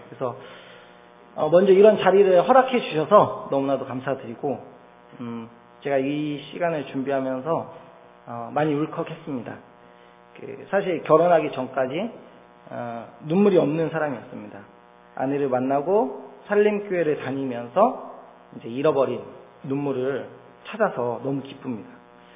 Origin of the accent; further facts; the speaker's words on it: Yeoju, Gyeonggi Province, South Korea; also born or lived in Yangpyeong; 저는 1986년에 경기도 양평 시골에서 태어났습니다. 1986년에 시골에 집에서 태어났습니다. 할머니께서 직접 저를 받아주셨고요. 이제 산파가 와서는 탯줄을 잘라주는 일만 하셨다고 합니다. 제가 누나가 있는데 제 누나도 병원에서 났으니까 굉장히 특이한 경험입니다. 그리고 초등학교 6학년 때까지는 경기도 여주에 살았습니다. 정말 시골입니다.